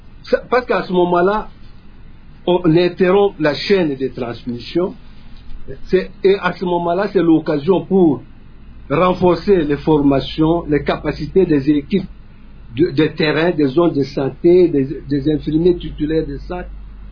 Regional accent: DR Congo; il y a eu plus ou moins 414 cas, dont 380 cas chez nous, en République démocratique du Congo

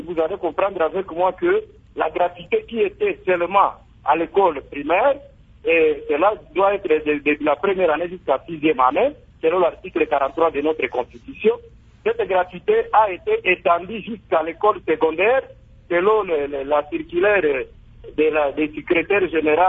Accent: Goma, North Kivu, DR Congo; Parce qu'ici chez nous, à Goma, dans la province du Nord Kivu, ça faisait longtemps que les paras souffraient avec la prime des paras.

